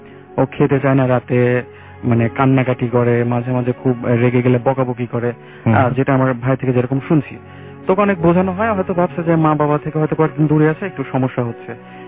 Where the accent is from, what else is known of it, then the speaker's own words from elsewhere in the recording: Pabna, Rajshahi Division, Bangladesh; now in Dhaka, Bangladesh; আসসালামু আলাইকুম। আমি এসেছি মধ্যপাড়া থেকে, আমার হোম টাউন পাবনা অষ্টমনির সাথে।